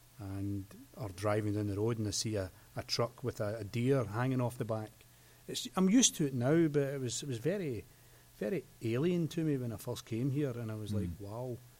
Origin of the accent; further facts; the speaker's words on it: Glasgow, Scotland, United Kingdom; You know, as a Scotsman, this concept of hunting is very alien to me. I mean, when there is talk of guns in Glasgow, where I'm from